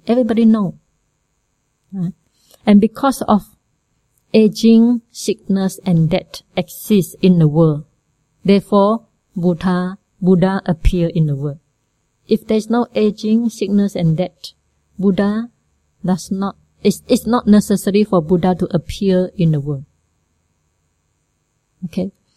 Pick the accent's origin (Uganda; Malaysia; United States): Malaysia; Okay, so I hope, I am also Malaysian.